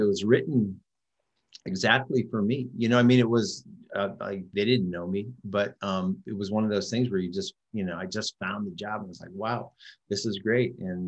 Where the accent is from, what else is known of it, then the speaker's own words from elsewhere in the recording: New England, United States; also born or lived in Salt Lake City, United States / Florida, United States; yeah, I mean, I grew up in New England